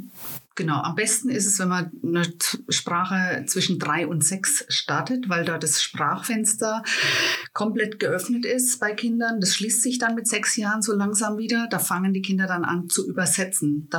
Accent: Wertheim, Baden-Württemberg, Germany; moved away as an adult; also born or lived in Würzburg; ich bin in Wertheim geboren und aufgewachsen und habe da bis 2008 gelebt. Ich war zwischendurch mal 2 Jahre in Würzburg und 1 Jahr in den USA, aber im Prinzip bis 2008 in Wertheim.

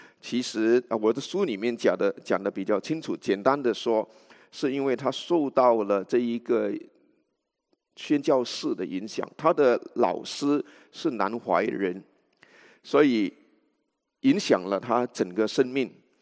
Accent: Singapore; 我是新加坡人，所以我小的时候还是英殖民地，

